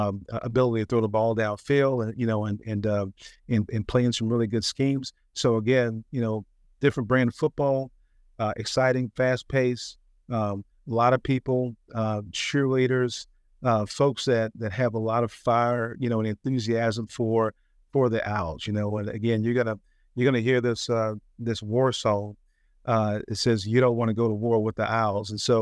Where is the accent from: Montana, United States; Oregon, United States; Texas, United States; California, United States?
Texas, United States; Dallas-Fort Worth; And I'm a Texan, okay? And I grew up in Dallas-Fort Worth area.